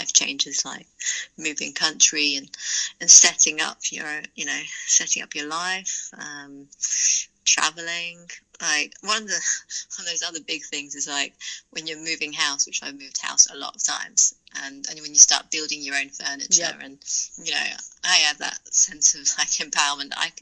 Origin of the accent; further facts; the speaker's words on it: United Kingdom; so like you can probably obviously tell I'm British.